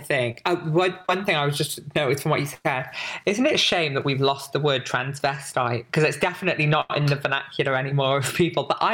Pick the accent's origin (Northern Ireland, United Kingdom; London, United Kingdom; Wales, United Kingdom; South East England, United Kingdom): Wales, United Kingdom; I'm from Wales, lived in this town in Wales.